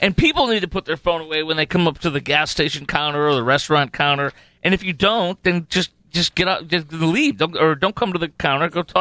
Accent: Chicago, Illinois, United States; I'm a Midwestern guy. I'm from Chicago.

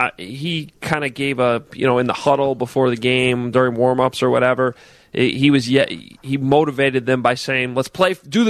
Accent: Chicago, Illinois, United States; But I actually am from Chicago.

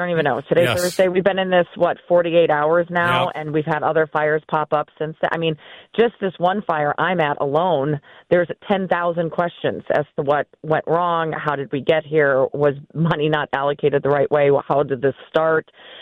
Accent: Pittsburgh, Pennsylvania, United States; growing up in Pittsburgh, you just

